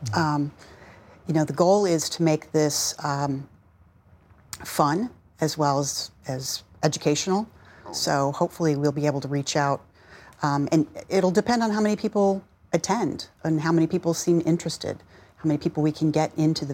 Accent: Virginia, United States; because we're from Virginia, outside D.C. We're kind of exposed to it all the time, whereas the rest of the country really isn't.

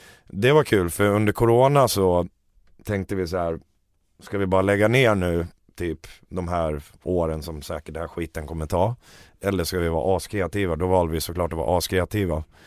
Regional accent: Borlänge, Dalarna County, Sweden; För vi kommer från Romme i Borlänge båda två.

